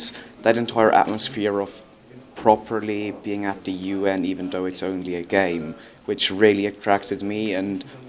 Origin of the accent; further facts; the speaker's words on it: Bern, Switzerland; I'm from Switzerland, Bern to be exact